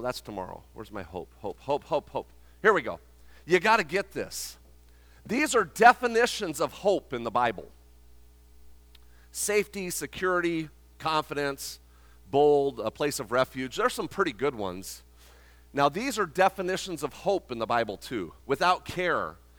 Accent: Las Vegas, Nevada, United States; I mean, I'm from Vegas, okay

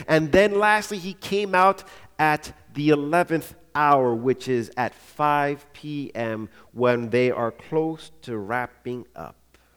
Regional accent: East Coast, United States; You know, growing up on the East Coast, you see things on the West Coast that you don't see out East.

